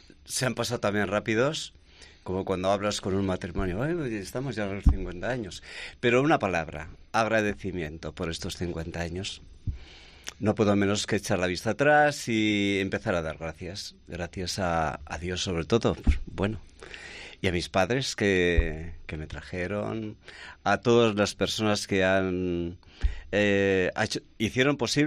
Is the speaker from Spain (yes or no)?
yes; Elciego, Basque Country, Spain; Yo veía curas que iban pasando por la parroquia de mi pueblo, del Ciego.